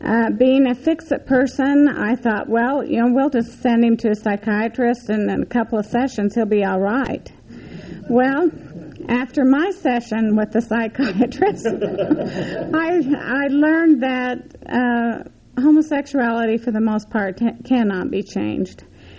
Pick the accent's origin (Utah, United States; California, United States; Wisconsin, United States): Utah, United States; Logan; We grew up in Logan. It was a wonderful town to grow up in upper middle class families.